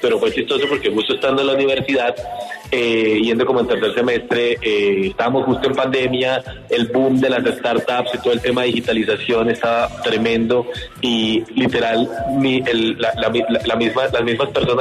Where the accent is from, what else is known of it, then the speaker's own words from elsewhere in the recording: Santander, Colombia; yo vengo del campo, soy santandereano, mis padres han cultivado café orgánico desde hace muchos años, casi 40 años.